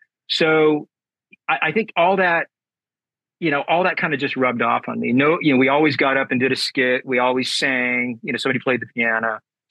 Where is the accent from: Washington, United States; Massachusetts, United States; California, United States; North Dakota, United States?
California, United States; San Diego; And I guess it was just kind of part of growing up in San Diego and Southern California, lots of just stuff that we were exposed to.